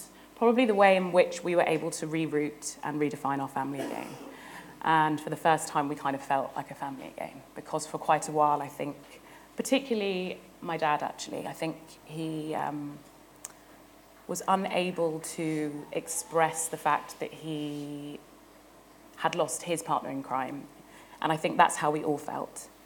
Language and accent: English; United Kingdom; Growing up in Britain, you don't really hear enough about the contribution